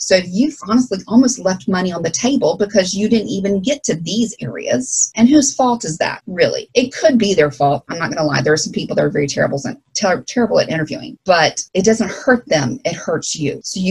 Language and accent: English; Alabama, United States; accent: Southern Alabama; especially since I grew up in Alabama. Everyone loves to laugh at my Southern Alabama Spanish accent.